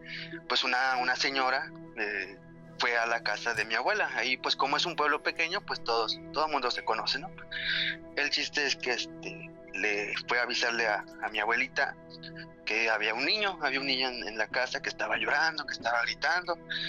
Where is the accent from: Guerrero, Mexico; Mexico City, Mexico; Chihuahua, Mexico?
Guerrero, Mexico; Iguala; Yo soy originario de Guerrero, de Iguala, Guerrero, justamente.